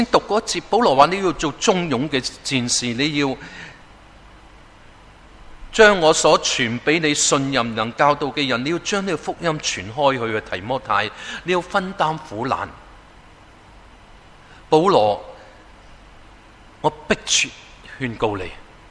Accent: Hong Kong; 我又想在香港，很多我们在这里生于斯的一路长大

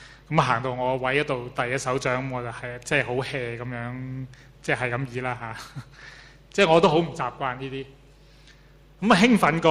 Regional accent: China; 我们中国人有一句说话，平生不作亏心事，半夜敲门也不惊。

